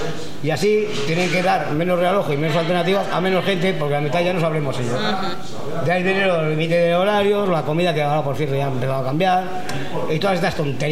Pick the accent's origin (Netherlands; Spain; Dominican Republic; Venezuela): Spain; Vitoria-Gasteiz, Basque Country; Soy de Gasteiz y me costó Dios ayuda.